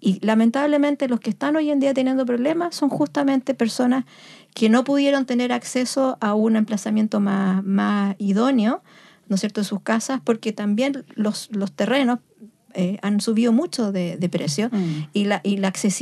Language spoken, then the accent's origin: Spanish; La Serena, Coquimbo, Chile; moved away; Yo soy de La Serena y para mí ver mi ciudad, he viajado, bueno, hace muchos años que ya no vivo allá